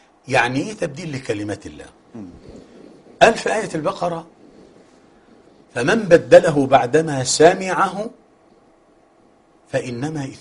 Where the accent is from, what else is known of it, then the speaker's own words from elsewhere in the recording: Egypt; إحنا عارفين إن بلدنا مصر دي مستهدفة.